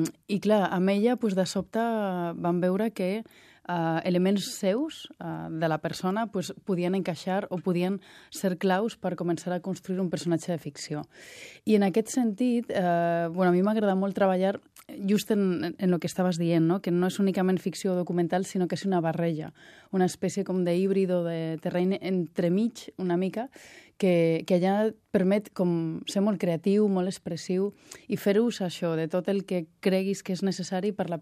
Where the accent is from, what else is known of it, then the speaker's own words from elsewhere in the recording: Galicia, Spain; jo crec que també ha sigut part de la meva família, el meu context, la meva infància a Galícia